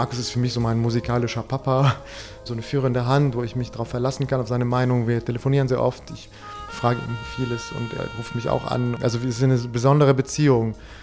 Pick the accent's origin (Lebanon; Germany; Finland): Lebanon; born there; German is a second language; Genau, ich bin ja im Krieg geboren. Also 82 war mitten noch im Bürgerkrieg im Libanon.